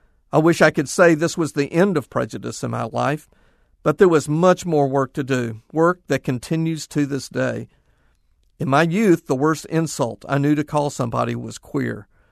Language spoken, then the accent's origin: English; Mobile, Alabama, United States; born there; I was born in 1956 in Mobile, Alabama, the year the Montgomery bus boycott ended. My family was a stereotypical white, Protestant, Southern family